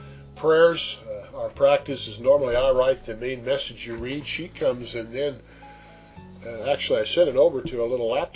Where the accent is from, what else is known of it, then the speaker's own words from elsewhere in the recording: Kansas City, United States; since growing up in the Kansas City area, we didn't have any.